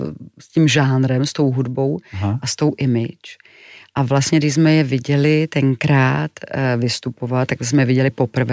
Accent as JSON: {"language": "Czech", "town": "Klášterec nad Ohří", "region": "Ústí nad Labem Region", "country": "Czechia", "said": "my jsme pocházeli vlastně z Klášterce, ale v Mostě jsem studovala a proto jsem musela být na internátě"}